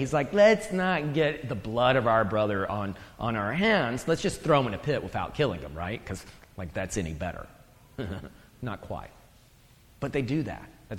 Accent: the South, United States; oh, this guy's Southern, he must be a racist, right? Because, because I'm from the South, which isn't true

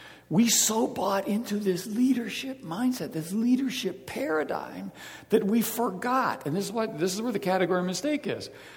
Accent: West Virginia, United States; I'm from West Virginia.

